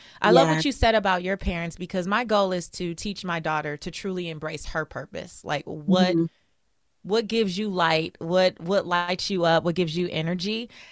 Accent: Belize; now in United States; A lot of people ask me if I am, but I am Belizean American.

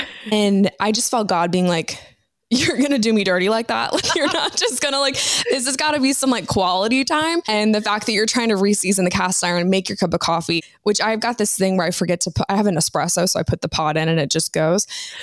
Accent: Maryland, United States; I am from Maryland. Currently, I live in Annapolis, which is like kind of like 45 minutes outside of DC

